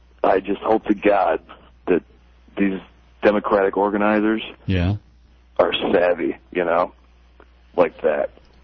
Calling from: Chicago, Illinois, United States; I'm calling from Chicago tonight.

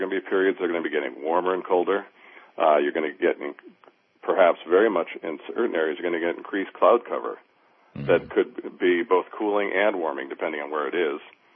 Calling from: Denver, Colorado, United States; I'm calling from Denver.

